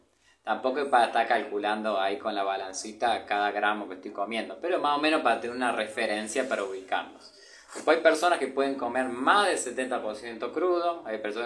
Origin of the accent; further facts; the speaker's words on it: Argentina; soy asistente en alimentación y nutrición. Soy de Argentina, pero ahora estoy viajando. Hace 1 año y 2 meses que estoy viajando, estoy ahora en Guatemala.